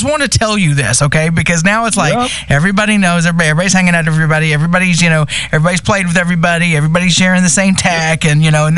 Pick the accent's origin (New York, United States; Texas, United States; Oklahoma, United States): New York, United States; Monroe; also born or lived in Goshen; I'm originally from New York. It's just been a long time since I've been there.